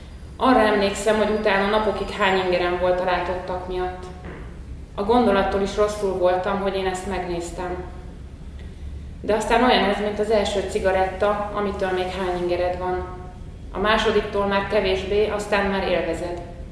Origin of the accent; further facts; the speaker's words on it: Győr, Győr-Moson-Sopron, Hungary; moved away as an adult; now in Budapest, Hungary; sziasztok! Győri származású vagyok, de már 18 éves korom óta itt élek Budapesten.